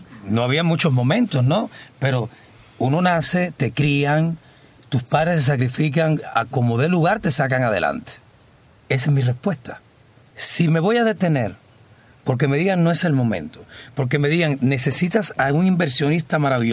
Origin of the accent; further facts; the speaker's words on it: Cuba; Tú sabes que yo soy muy cubano.